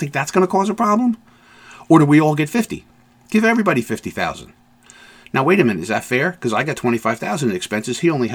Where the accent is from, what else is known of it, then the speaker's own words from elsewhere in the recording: United States; born there; I am very grateful that I was born here in America.